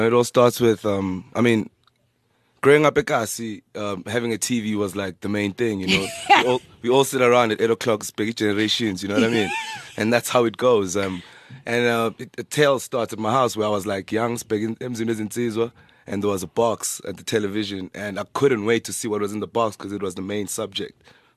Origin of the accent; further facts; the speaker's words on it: Nelspruit, Mpumalanga, South Africa; also born or lived in Lydenburg; because I moved from Nelspruit, lived in Leidenburg, find myself in the school plays all the time or dancing